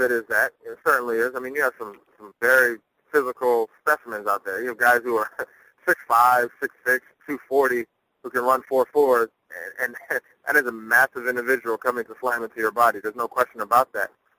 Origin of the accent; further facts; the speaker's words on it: New Jersey, United States; being a Northerner, a Yankee, from New Jersey, and going down to Florida State was a lot of fun.